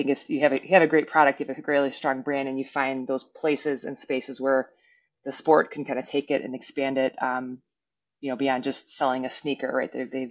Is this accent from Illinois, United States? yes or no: yes; Chicago, Illinois, United States; growing up in Chicago, lifelong fan of the Bulls and Michael, Michael Jordan